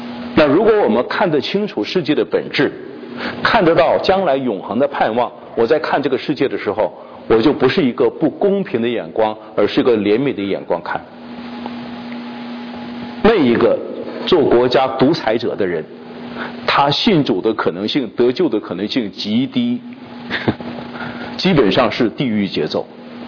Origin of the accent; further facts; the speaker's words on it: China; 我们中国人叫做无毒不丈夫，哈，量小非君子啊